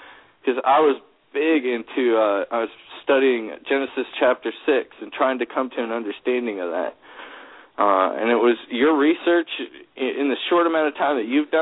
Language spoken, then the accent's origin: English; Texas, United States; now in Tacoma, United States; I'm from Texas, but I'm living up in Tacoma, Washington.